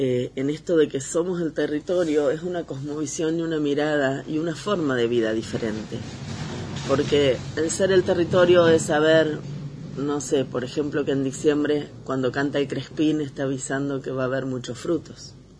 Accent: 25 de Mayo, Buenos Aires Province, Argentina; Yo pertenezco, bueno, nací y crecí en 25 de Mayo, que es provincia de Buenos Aires, lo que es el Puel Mapu para el pueblo Ranculche.

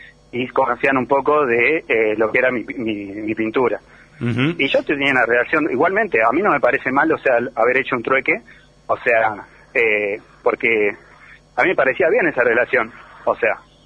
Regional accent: Buenos Aires, Argentina; Yo soy originario de Buenos Aires. Uh-huh. Pero yo me vine acá hace 7 años.

